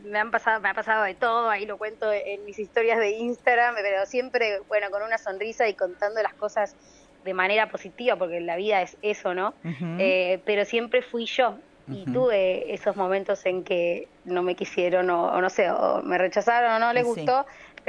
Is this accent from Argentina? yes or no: yes; Argentina; viviendo acá, yo soy muy argentina para la comunidad latina uh-huh. y soy muy latina para la comunidad europea.